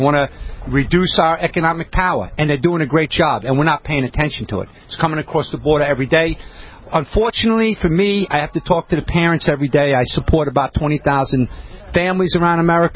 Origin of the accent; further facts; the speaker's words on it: New York, United States; I'm a New Yorker, so my accent may be a little different than what you used to.